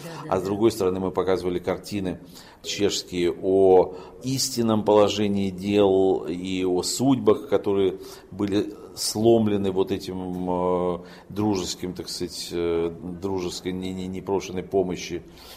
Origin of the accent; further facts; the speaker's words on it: Lviv, Lviv Oblast, Ukraine; now in Prague, Czechia; В чем-то Прага напоминает мне мой родной город Львов, в котором я родился.